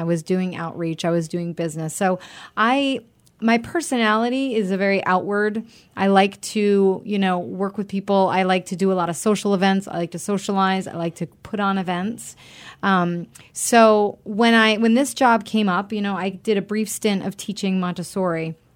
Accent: Rhode Island, United States; I'm from Rhode Island originally, and my husband's from Connecticut.

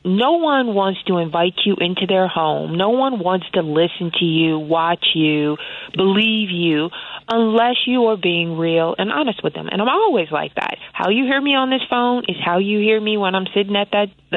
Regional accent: Chicago, Illinois, United States; I'm from Chicago. This is home.

